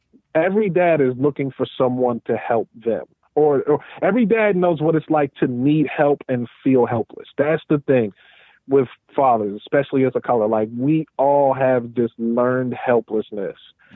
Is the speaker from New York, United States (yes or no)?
yes; New York, United States; even though I'm a New Yorker all my life, like, I don't know a dad in Staten Island.